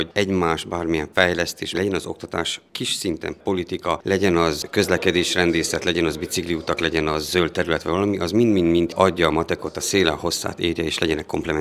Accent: Kézdivásárhely, Covasna, Romania; Kézdivásárhely, ugye, ahonnan én lakok, származok és képviselem

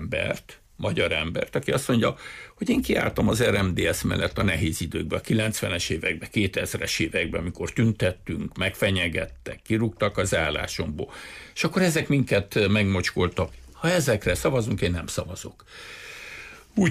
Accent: Romania; de azért menjünk el, mert magyarok vagyunk, és azért jobb, ha ott vannak.

